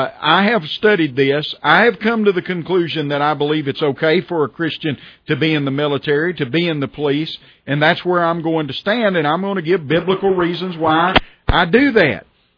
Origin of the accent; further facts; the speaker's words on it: United States; as an American, we live in a country, a republic, that is based upon the Constitution of the United States of America.